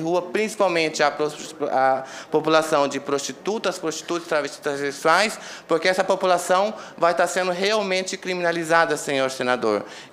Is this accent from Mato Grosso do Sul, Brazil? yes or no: yes; Campo Grande, Mato Grosso do Sul, Brazil; born there; now in Caxias do Sul, Brazil; Nós somos uma população que migramos. Por exemplo, eu nasci no Mato Grosso do Sul, hoje eu resido em Caxias do Sul, tá? Eu nasci em Campo Grande, mas isso eu resido ali hoje.